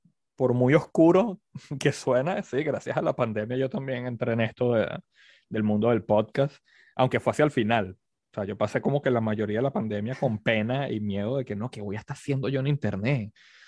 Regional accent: Venezuela; now in United States; En Venezuela no es tanto el fútbol, sino el béisbol. Entonces, en mi pueblo habían dos, en particular, habían dos estadios de béisbol que eran famosos.

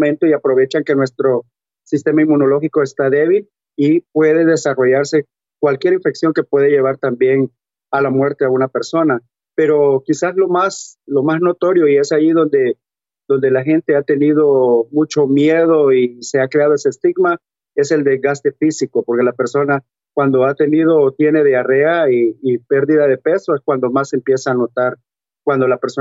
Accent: El Salvador; now in Washington, United States; inicié una lucha contra el gobierno salvadoreño, ¿verdad? Presenté una demanda ante la Corte Suprema en mi país.

